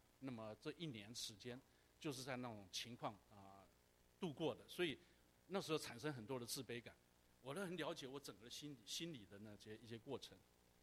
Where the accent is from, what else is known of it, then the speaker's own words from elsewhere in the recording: Taiwan; accent: Taiwanese; 你们听到我的这个普通话，我的普通话跟我们这边的很多台湾来的差很多，我的是台湾狗语，就是那个带了很多台湾腔的那种国语，因为我从小是被放羊长大的。